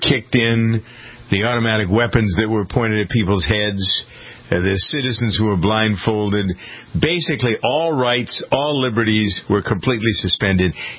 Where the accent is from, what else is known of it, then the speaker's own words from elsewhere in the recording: Boston, Massachusetts, United States; because I'm a Bostonian, I live outside of Boston